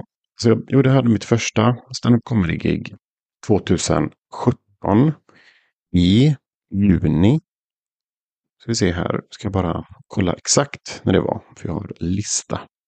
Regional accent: Sweden; jag kommer från Sverige och ni kanske inte visste det här

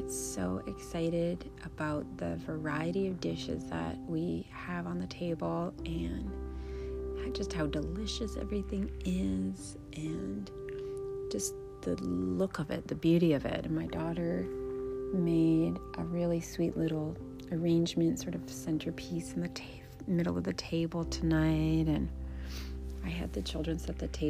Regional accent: Canada; now in United States; I grew up in Canada and had the opportunity to celebrate Thanksgiving visiting family members in the United States as a child, and always had such a wonderful time. And now that I live in the United States, both my children were born here.

